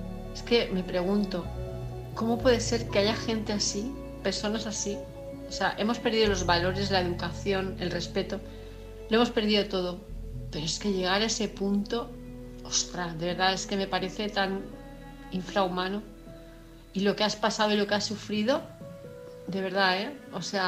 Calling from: Palma, Balearic Islands, Spain; de Palma de Mallorca

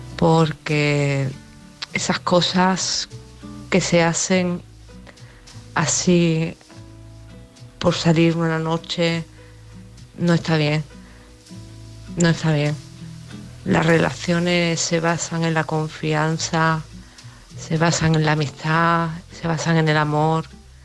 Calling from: Málaga, Andalusia, Spain; de Málaga.

